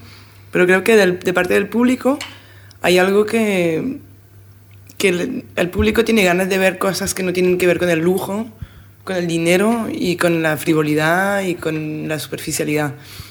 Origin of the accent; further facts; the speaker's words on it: France; Spanish is a second language; Como soy la única francesa acá, creo que puedo dar el punto de vista de alguien que vive acá.